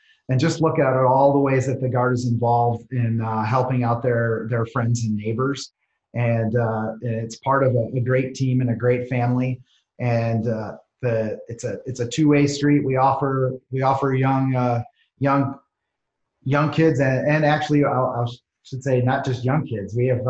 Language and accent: English; Antigo, Wisconsin, United States; here in my home state of Wisconsin.